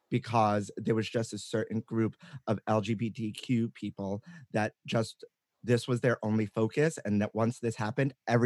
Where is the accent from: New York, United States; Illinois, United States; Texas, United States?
New York, United States; Brooklyn; because I'm from Brooklyn